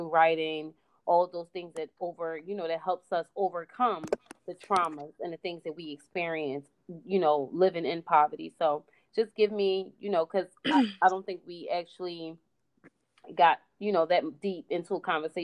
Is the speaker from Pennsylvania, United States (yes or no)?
yes; Philadelphia, Pennsylvania, United States; growing up in Philly is just like, it's a bittersweet kind of thing. You don't really want to leave your city